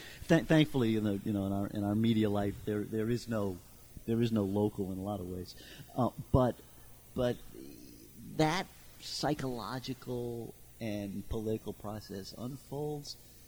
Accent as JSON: {"language": "English", "region": "Louisiana", "country": "United States", "tie": "born or raised there", "lives_now": "New York, United States", "said": "if you're somewhere like I am, living in New York, or like my home state of Louisiana"}